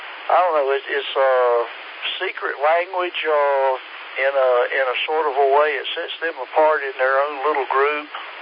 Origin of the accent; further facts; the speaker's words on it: Statesville, North Carolina, United States; now in Asheville, United States; I grew up in Statesville. You know where that's at. And we used to call that the foothills. When I went to college in Raleigh, I was amazed at how many of the people down there thought that I came from the mountains.